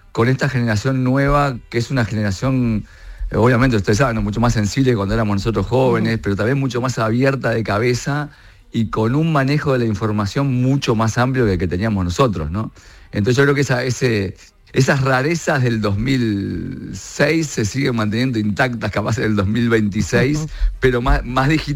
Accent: Uruguay; Somos de Uruguay, pero en realidad... vivimos de gira por toda Latinoamérica por lo general

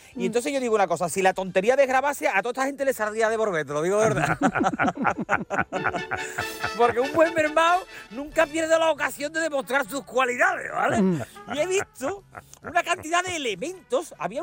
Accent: Seville, Andalusia, Spain; yo soy de Sevilla Este

